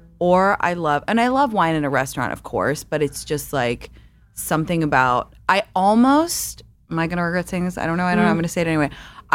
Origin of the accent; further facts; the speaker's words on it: London, United Kingdom; I'm really feel lucky that I grew up in London